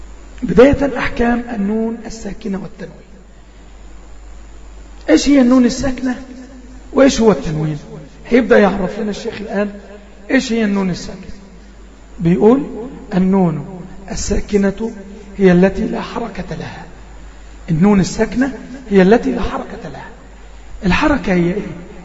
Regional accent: Egypt; احنا عندنا في مصر عارفين الكلمة دي كويس قوي.

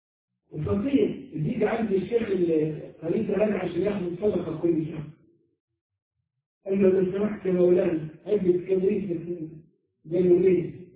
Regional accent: Upper Egypt, Egypt; زي ما بيعملوا عندنا في الصعيد

